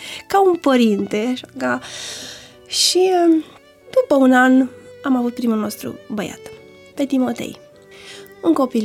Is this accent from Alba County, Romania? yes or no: no; Măgureni, Prahova, Romania; Nunta a avut loc la Măgureni, Prahova, satul Banului, de unde sunt eu.